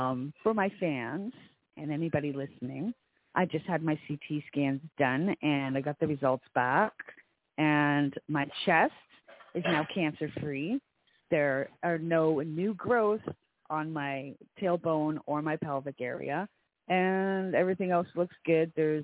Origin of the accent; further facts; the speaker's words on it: Canada; Hey, I'm Canadian.